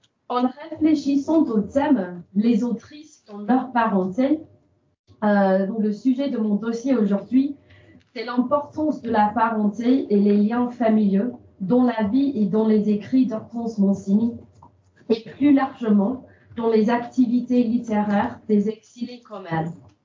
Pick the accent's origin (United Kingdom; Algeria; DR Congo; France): United Kingdom; England; French is a second language; vous avez remarqué mon accent. Comme Alice a dit, je suis postdoc de l'Angleterre dans le département français de l'Oxford.